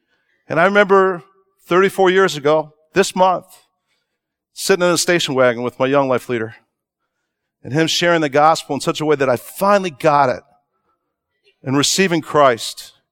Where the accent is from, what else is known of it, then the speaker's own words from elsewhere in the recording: Chicago, Illinois, United States; I'm from Chicago originally, so I'm still learning that y'all.